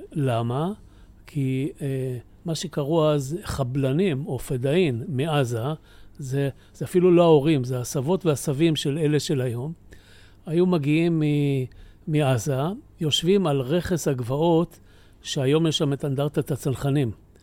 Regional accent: Tel Nof, Central District, Israel; אבא שלי בשנים שאנחנו גדלנו בתל נוף

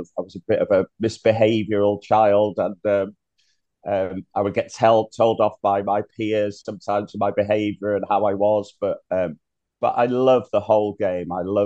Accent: Bangor, Wales, United Kingdom; born there; I've just turned 61 years old. I was born in Bangor in the early 60s. And my parents actually were of Irish descent. And for the first 3 years of my life, believe it or not, I lived in Capel Curig.

